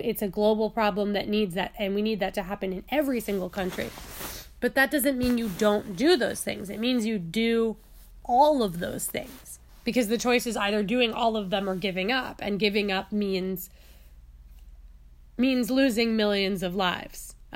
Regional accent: New York, United States; What's buckshot? I'm from New York.

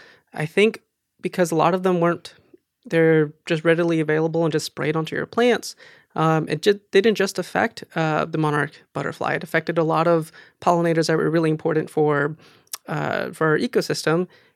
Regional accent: Houston, Texas, United States; now in Dayton, United States; I grew up with the Buc-ee's gas stations from back home, in Texas, and they were, I'm from Houston, Texas, and Buc-ee's originated south of me, where I was from, in Lake Jackson.

